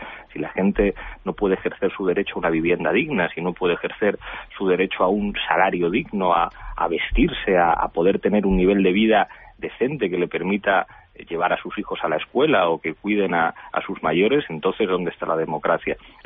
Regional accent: Spain; Yo soy español y soy patriota

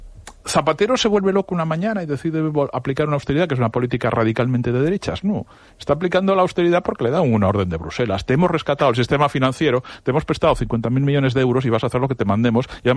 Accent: Catalonia, Spain; El gran pecado de Rajoy es que te da un golpe de Estado en Cataluña, claro, en mi pueblo, y te quedas así como un poco atosadito.

